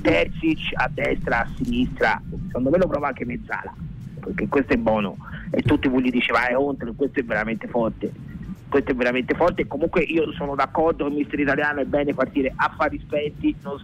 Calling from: Genoa, Liguria, Italy; siamo da Quinto Alto.

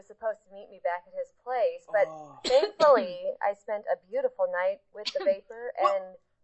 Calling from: Albuquerque, New Mexico, United States; from Albuquerque

